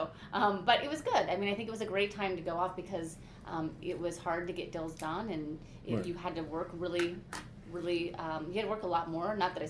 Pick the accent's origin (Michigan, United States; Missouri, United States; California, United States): Missouri, United States; St. Louis; Exactly. I came from St. Louis.